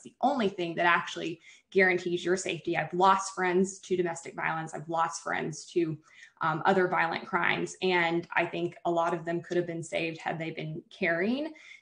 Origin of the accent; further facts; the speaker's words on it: Alabama, United States; Yeah, we always had guns in the house. I'm from Alabama. It would be weird if we didn't.